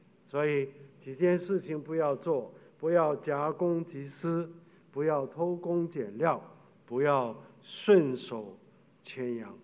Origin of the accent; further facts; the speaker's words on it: China; 那今天我们对婚姻的看法，特别是我们中国人，以前我们中国人都是终身厮守，到死为止